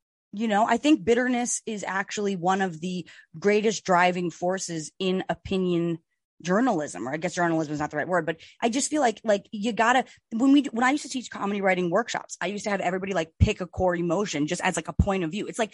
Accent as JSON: {"language": "English", "region": "New Jersey", "country": "United States", "said": "I don't, we are from Jersey."}